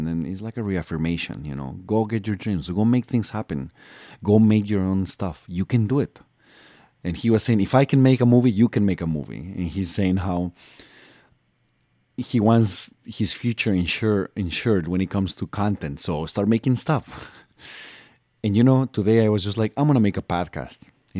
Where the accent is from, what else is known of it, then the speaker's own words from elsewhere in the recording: Mexico City, Mexico; now in United States; growing up in Mexico City and living with my mom and struggling in Mexico and then moving to the United States